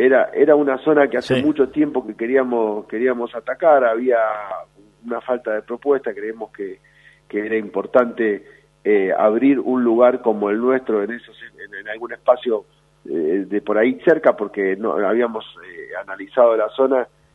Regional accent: San Juan, Argentina; empezó ahora mi papá en el año 80 a comercializar los productos que traíamos de San Juan, porque somos todos sanjuaninos

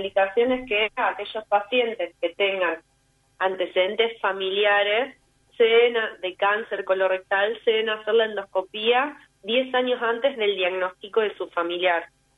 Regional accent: Rosario, Santa Fe, Argentina; now in Buenos Aires, Argentina; Soy de Rosario, pero me vine acá a Buenos Aires a hacer la especialidad de Oncología Clínica.

